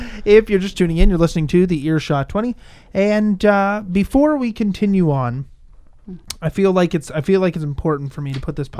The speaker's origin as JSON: {"language": "English", "country": "Canada", "said": "And I'm Canadian. And I'm getting booed all across Canada right now."}